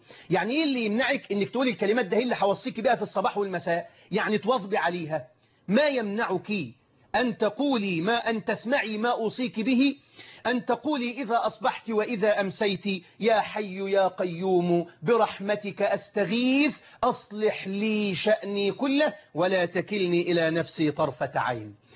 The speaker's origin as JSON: {"language": "Arabic", "country": "Egypt"}